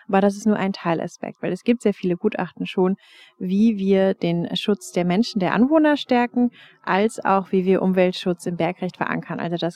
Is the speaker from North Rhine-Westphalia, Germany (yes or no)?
yes; Mönchengladbach, North Rhine-Westphalia, Germany; ich komme aus Mönchengladbach. Das ist mein Wahlkreis, direkt am Tagebau Garzweiler.